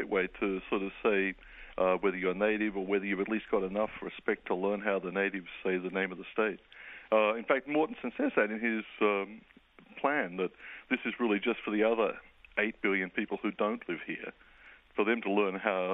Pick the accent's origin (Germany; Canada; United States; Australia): Australia; When I was living in New York, everybody said Nevada, and that kind of came naturally to me with my little accent.